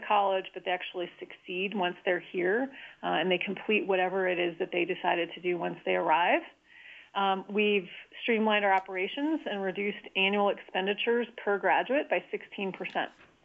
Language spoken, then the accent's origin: English; Flagstaff, Arizona, United States; I'm a Rocky Mountain girl, born and raised in Flagstaff, Arizona, near the Grand Canyon